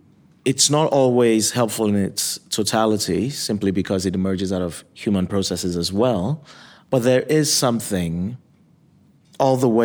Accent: Nigeria; also born or lived in Michigan, United States; So when I was born in Michigan, I was baptized there. I was in Nigeria for 17 years, and in the interim, I got even more religious than what my upbringing was.

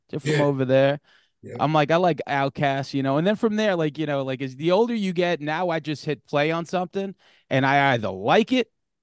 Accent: Long Island, New York, United States; You know, like growing up on Long Island, New York, like, you know, as a kid, I was super biased.

